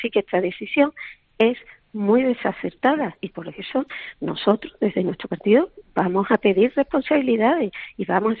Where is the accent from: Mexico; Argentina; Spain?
Spain; como española, creo que puedo sí exigirle al presidente de mi gobierno